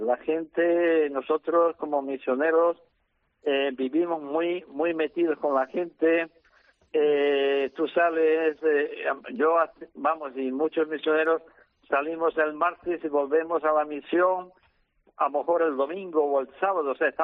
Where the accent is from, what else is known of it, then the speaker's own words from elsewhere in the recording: Extremadura, Spain; now in Uganda; soy extremeño